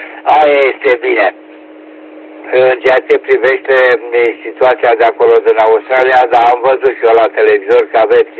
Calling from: Ploiești, Prahova, Romania; QTH Ploiești

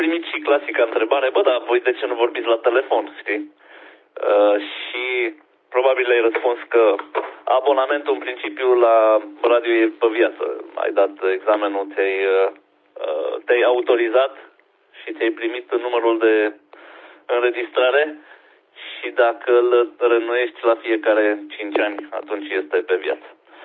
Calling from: Prejmer, Brașov County, Romania; din Brașov, mai exact în Prejmer.

